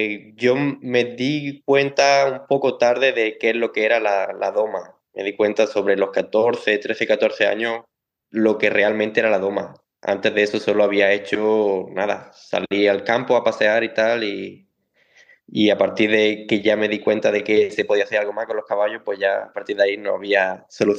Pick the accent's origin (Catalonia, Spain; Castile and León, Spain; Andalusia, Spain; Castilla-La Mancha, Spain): Andalusia, Spain; Málaga; now in Germany; vengo de Málaga, tengo 24 años y actualmente vivo en el sur de Alemania, cerca de Múnich, en la cuadra que se llama Auenhausen